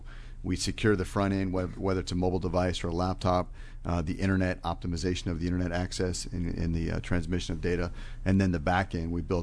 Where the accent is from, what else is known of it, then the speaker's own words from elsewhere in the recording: Fairfax, Virginia, United States; Fairfax, Virginia.